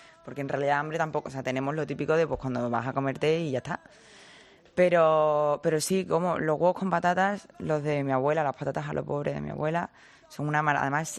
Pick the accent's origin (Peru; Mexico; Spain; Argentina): Spain; Seville, Andalusia; Yo soy sevillana 100%. Y además me pongo muy sensible cuando hablo de mi Sevilla.